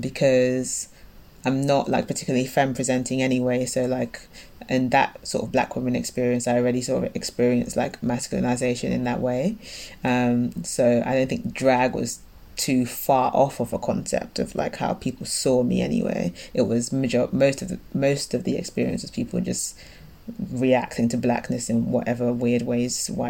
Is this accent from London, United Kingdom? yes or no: yes; London, United Kingdom; So it didn't even feel, as a Londoner, it didn't even feel like